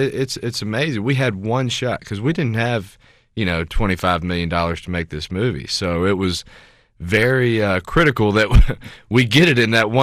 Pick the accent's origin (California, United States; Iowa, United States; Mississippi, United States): Mississippi, United States; because I grew up in Mississippi, and I've hunted my whole life, and I can handle a gun.